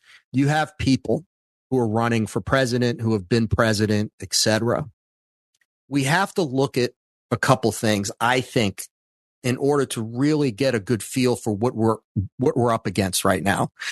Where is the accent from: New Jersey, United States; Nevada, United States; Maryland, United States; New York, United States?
New York, United States; I'm from New York. I grew up there. So I've known about the Trump family for a very long time.